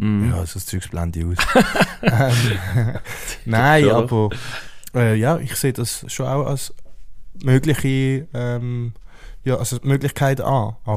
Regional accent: Switzerland; als Schweizer Nazi-Fan.

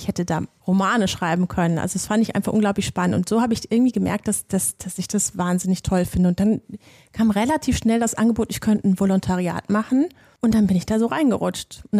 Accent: Wuppertal, North Rhine-Westphalia, Germany; also born or lived in Argentina / Bavaria; ich bin dann irgendwann mal in so einer sehr prägenden Zeit nach Wuppertal gekommen, ich glaube in der 4. Klasse und habe dann hier auch zum ersten Mal Freunde gehabt, die länger Freunde waren.

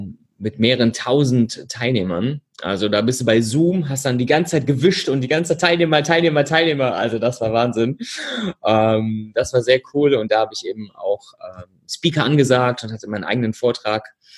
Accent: Düsseldorf, North Rhine-Westphalia, Germany; Viele denken immer noch, ich bin aus Berlin. Sage ich immer wieder, der in Berlin aus Düsseldorf.

